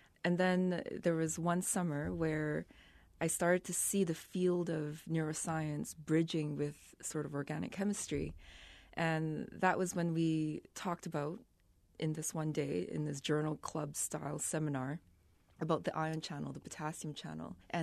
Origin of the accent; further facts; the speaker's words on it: Edmonton, Alberta, Canada; I grew up in Edmonton, Alberta, Canada, which is right along the Rocky Mountains.